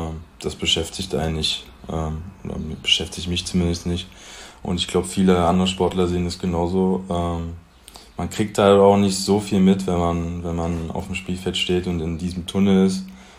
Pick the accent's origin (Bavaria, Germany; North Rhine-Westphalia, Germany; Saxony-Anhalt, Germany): Saxony-Anhalt, Germany; Magdeburg; Aus Magdeburg.